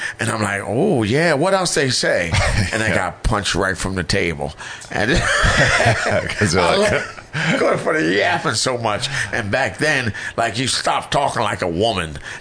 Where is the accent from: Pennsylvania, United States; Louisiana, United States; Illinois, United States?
Pennsylvania, United States; Philadelphia; like I said, I'm from Philly. In Philly, we work out.